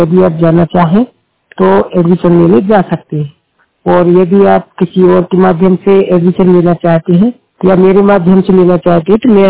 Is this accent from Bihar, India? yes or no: no; Sagar, Madhya Pradesh, India; मध्य प्रदेश सागर का रहने वाला हूँ